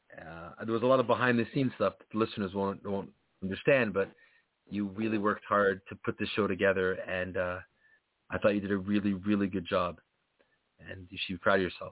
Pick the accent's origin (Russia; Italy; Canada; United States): Canada; Ontario; I grew up outside of Toronto, so I kind of have my allegiance to some other places.